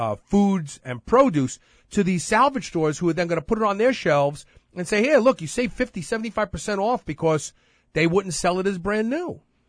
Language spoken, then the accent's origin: English; Brooklyn, New York, United States; so when I was a kid growing up in Brooklyn, there was a bread thrift store, it was called.